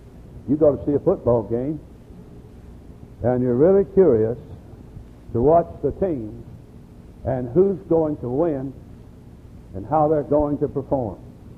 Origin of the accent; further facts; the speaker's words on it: Batesville, Arkansas, United States; Is this place going to be more enjoyable than when I grew up in Batesville and Arkansas and that area? Am I going to have more fun here than I did when I grew up as a boy?